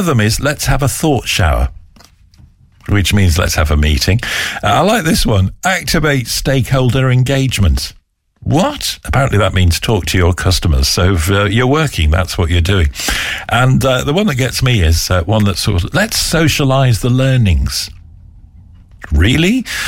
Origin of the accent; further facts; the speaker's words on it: Widnes, North West England, United Kingdom; even though my hometown of Widnes obviously made him feel homesick